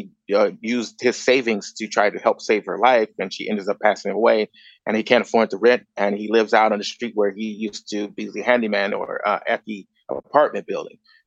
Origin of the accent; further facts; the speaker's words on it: Chicago, Illinois, United States; also born or lived in Grand Rapids, United States; I was born and raised in Chicago. I finished my high school in a private school, and I finished my undergraduate in Michigan, actually in Grand Rapids, Michigan.